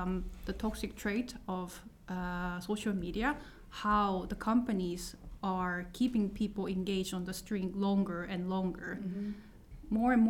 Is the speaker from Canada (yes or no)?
no; South Korea; now in Estonia; I'm from South Korea and I'm studying communication management in Tallinn University.